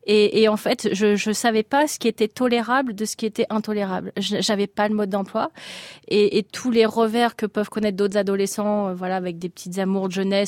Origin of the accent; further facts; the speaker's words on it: France; c'est quand même si je suis française, indéniablement le plus grand tournoi du monde.